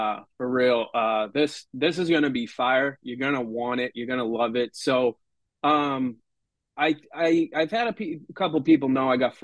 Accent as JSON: {"language": "English", "region": "Scotland", "country": "United Kingdom", "said": "So, we're going a little Irish here. I'm Scottish"}